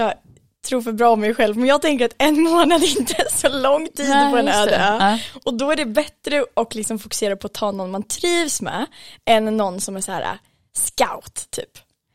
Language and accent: Swedish; Örebro, Örebro County, Sweden; now in Stockholm, Sweden; Jag är 25. Jag kommer från Örebro och har bott i Stockholm i lite mer än 3 år.